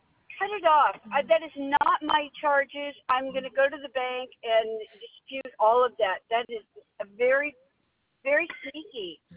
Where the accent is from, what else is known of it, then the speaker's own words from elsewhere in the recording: California, United States; It might be the dialect because I'm from California